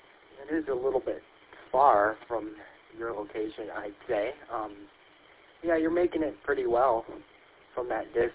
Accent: Lansing, Michigan, United States; And probably about an hour drive from here, from my hometown of Lansing.

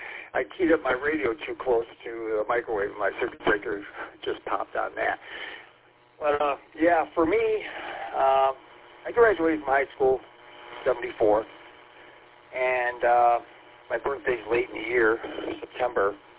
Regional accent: St. Clair Shores, Michigan, United States; How many times I grew up in St. Clair Shores and how many times I had to party, out in Wayne Westland area

